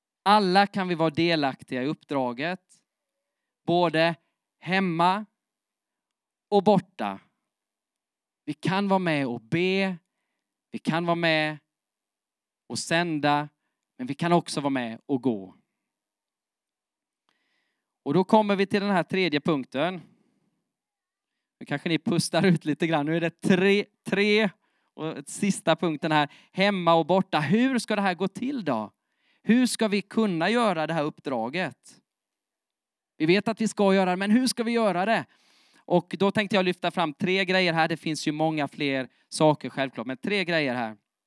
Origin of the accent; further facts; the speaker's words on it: Nässjö, Jönköping County, Sweden; Och alltså jag är från Nässjö